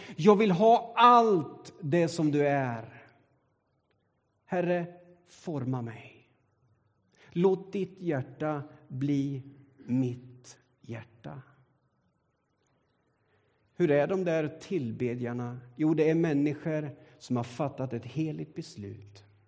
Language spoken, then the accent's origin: Swedish; Sweden; Och så tänker jag, som svensk, lite halvstel, trä och torr.